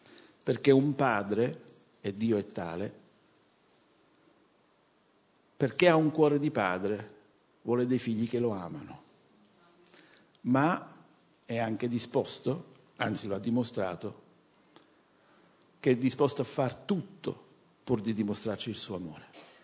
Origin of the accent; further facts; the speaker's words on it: Naples, Campania, Italy; io sono napoletano, ma mia moglie è siciliana